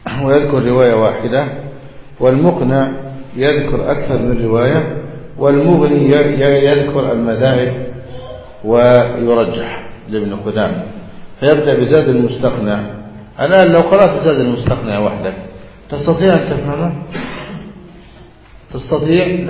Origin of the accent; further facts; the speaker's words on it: Egypt; كما عندنا في مصر مثلا